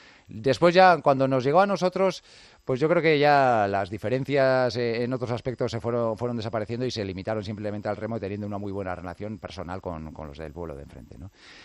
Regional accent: Pasaia San Pedro, Basque Country, Spain; yo soy de un pueblo, yo soy de Pasay San Pedro, un pueblo en el que el deporte rey, sin duda alguna, es el remo

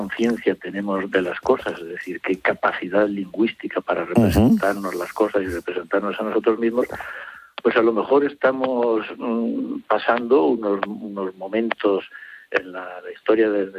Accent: Spain; la realidad, digamos, nacional como país, como españoles

